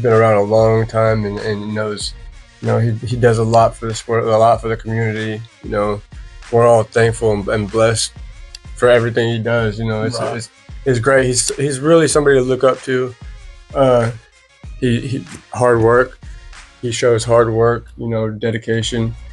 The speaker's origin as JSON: {"language": "English", "town": "Joplin", "region": "Missouri", "country": "United States", "tie": "born or raised there", "said": "I grew up pretty much around Joplin area my whole life."}